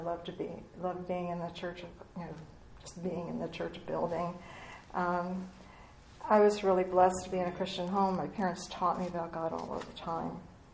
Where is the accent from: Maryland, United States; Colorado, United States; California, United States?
Maryland, United States; Baltimore; born there; And so I was born in 1950 in Baltimore, Maryland, which means I will have my 70th birthday this summer.